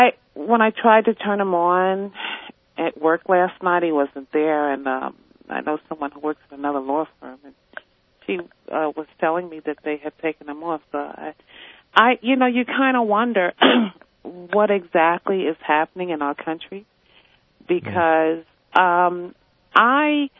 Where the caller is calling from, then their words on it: Bronx, New York, United States; I'm calling up from the Bronx, New York.